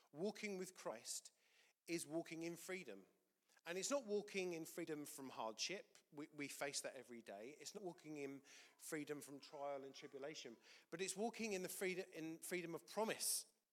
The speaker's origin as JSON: {"language": "English", "region": "England", "country": "United Kingdom", "tie": "born or raised there", "said": "born and raised in England"}